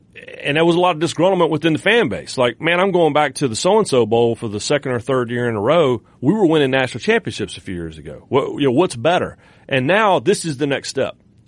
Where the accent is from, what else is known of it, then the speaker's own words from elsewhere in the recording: North Carolina, United States; I grew up in North Carolina, and there's an entire branch of my family that went to App State.